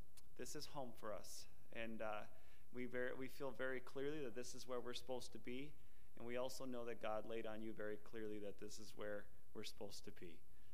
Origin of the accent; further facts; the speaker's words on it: Minneapolis, Minnesota, United States; because I'm from the Midwest, as most of you know, I'm from Minneapolis area